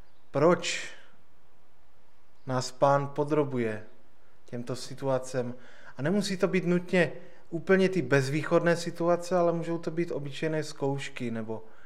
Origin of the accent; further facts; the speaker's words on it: Šumperk, Olomouc Region, Czechia; now in Prostějov, Czechia; Jsem sice z Prostějova, ale pocházím ne úplně daleko odsud, ze Šumperka, ale už je to 25 let, co bydlím na Prostějovsku